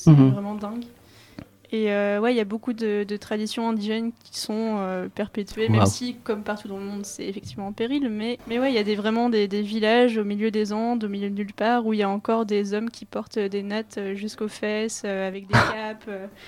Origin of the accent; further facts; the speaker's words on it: France; now in Belgium; en dehors de la Belgique, vu que je suis française, c'est l'autre pays où j'ai passé le plus de temps